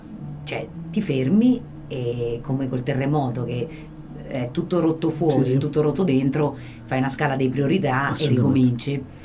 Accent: Norcia, Umbria, Italy; ho detto io sono di Norcia, perché la mia terra, non so, sono molto radicata nel mio territorio

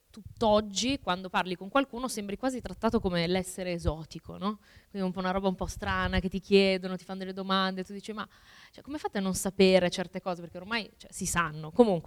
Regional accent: Albania; Figurati se gli avessi detto sono albanese, addirittura.

